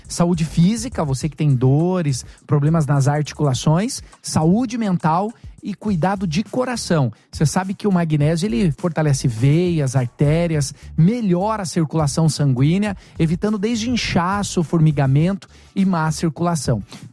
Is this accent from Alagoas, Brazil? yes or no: no; Paraná, Brazil; Eu sou do campo, né? Eu sou do Paraná, eu sou do campo